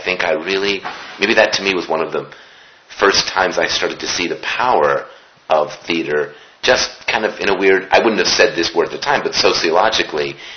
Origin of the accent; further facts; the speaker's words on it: Connecticut, United States; I was raised in Connecticut, and so it was about 45 minutes by train into New York City.